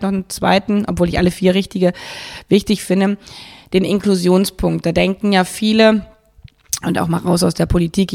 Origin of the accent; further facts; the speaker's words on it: Hanover, Lower Saxony, Germany; weil ich in Westdeutschland geboren bin, weiß ich es aus meiner Heimatstadt Hannover